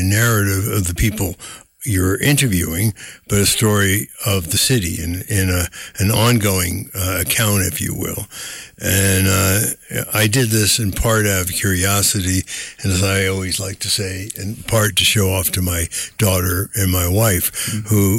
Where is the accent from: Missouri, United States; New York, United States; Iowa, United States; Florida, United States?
New York, United States; I'm from New York. I'm a magazine entrepreneur